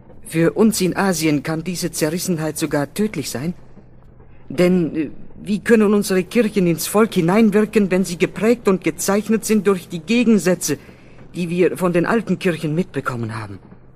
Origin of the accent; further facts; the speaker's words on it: India; In einem kleinen indischen Dorf, nahe bei meinem Heimatort, leben drei christliche Familien.